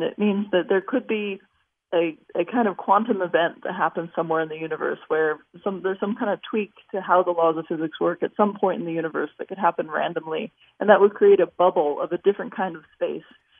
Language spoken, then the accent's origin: English; Los Angeles, California, United States; No, I grew up in Los Angeles. There wasn't a lot of sky.